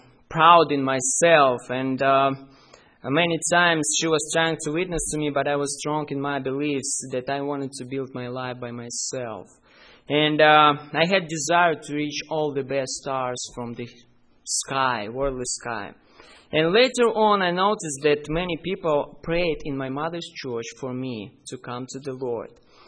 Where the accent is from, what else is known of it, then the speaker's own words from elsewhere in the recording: Chișinău, Moldova; English is a second language; I was born in Moldova in 1972.